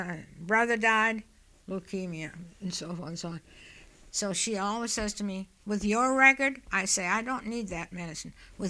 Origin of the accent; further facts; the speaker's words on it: Scotland, United Kingdom; now in United States; Scottish, definitely, would be my history, my background, but my present living, day of living now is American, method of living.